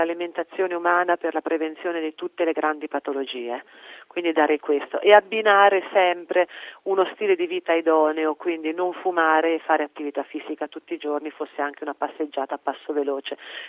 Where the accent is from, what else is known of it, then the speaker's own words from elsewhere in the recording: Umbria, Italy; Io penso agli umbri, visto che di origine sono umbra